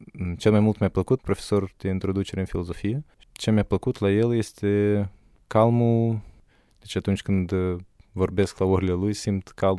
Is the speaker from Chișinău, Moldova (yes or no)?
yes; Chișinău, Moldova; now in Iași, Romania; Din Chișinău.